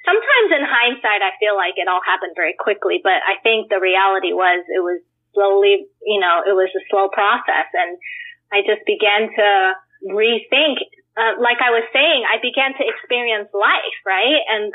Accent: Taiwan; I was born and raised in Taiwan, and I was born and raised into an irreligious family, actually.

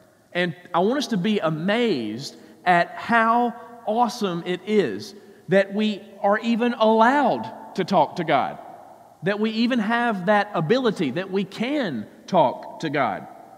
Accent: Georgia, United States; I grew up in South Georgia, not too far from here, and we used to come to the Players' Championship.

